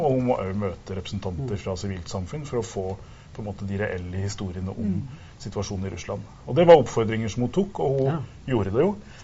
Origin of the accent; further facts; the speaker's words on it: Southern Norway, Norway; der jeg kommer fra på Sørlandet satt opp buss, og vi reiste midt på natta